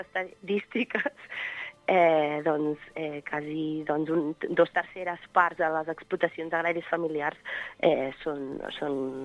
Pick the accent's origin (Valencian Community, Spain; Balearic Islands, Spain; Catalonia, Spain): Catalonia, Spain; La Morera de Montsant; also born or lived in Barcelona; a la Morera de Montsant, que és on jo he nascut a Barcelona, però m'he criat aquí al Priorat amb la meva àvia